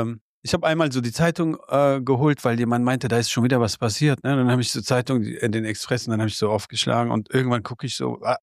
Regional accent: Afghanistan; Oder als Afghane meinst du jetzt?

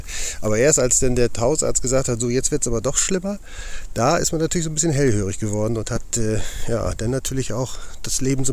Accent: Rübke, Lower Saxony, Germany; Ich bin zwischen Neuwurmsdorf und Rübke. Rübke ist mein Heimatort und ich bin hier im Naturschutzgebiet bei Neuwurmsdorf.

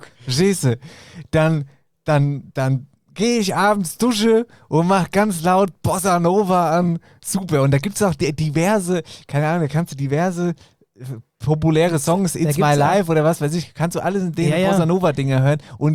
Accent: Tyrol, Austria; Ich komme aus dem Landl Tirol.

